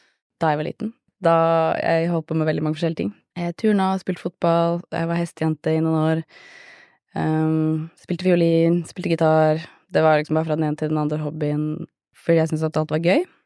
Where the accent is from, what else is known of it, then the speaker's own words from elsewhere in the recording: Kragerø, Vestfold og Telemark, Norway; Så begynte jeg å jobbe i fotobutikk i Kragerø, der jeg vokste opp